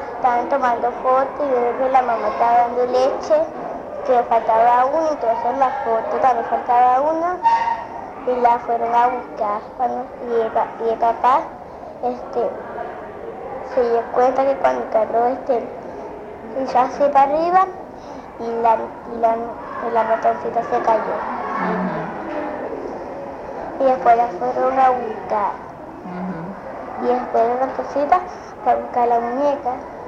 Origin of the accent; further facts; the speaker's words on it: Caracas, Capital District, Venezuela; also born or lived in Colombia; Mi mamá también, es ¿sí? de Colombia y soy de aquí de Venezuela.